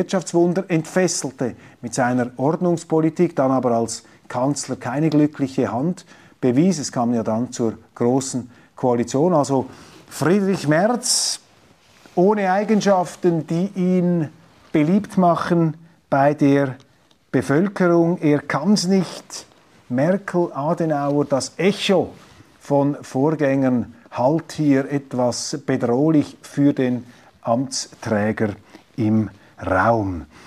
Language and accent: German; Switzerland; denn ich bin ja Schweizer, ich bin nicht Deutscher